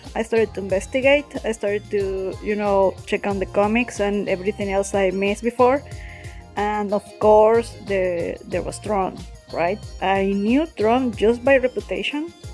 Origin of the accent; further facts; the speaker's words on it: Mexico; English is a second language; in Twitter, Tumblr, and Instagram. I'm from Mexico, so excuse my English.